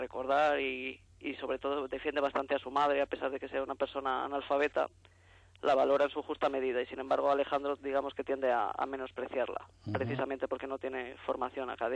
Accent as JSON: {"language": "Spanish", "town": "Valladolid", "region": "Castile and León", "country": "Spain", "said": "yo soy de Valladolid y prácticamente sobre todo la primera parte de la novela transcurre en Castilla"}